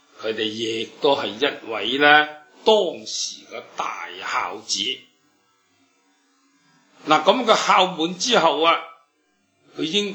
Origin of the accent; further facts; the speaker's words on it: China; 我哋系中国人，我哋只系识得呢个中国字